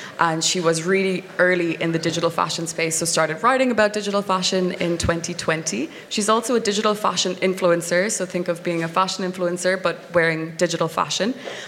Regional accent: Ireland; I'm Irish, if you couldn't tell from my accent.

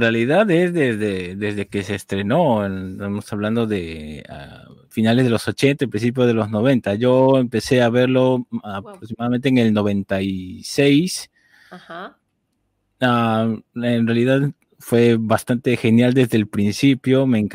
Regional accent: Lima, Peru; aquí en mi país, Perú, soy de Lima.

